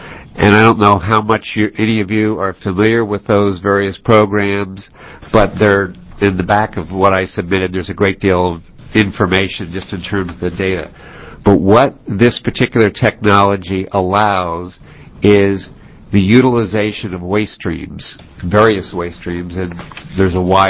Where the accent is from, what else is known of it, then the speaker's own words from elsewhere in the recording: Ashland, Oregon, United States; I'm from Ashland, Oregon.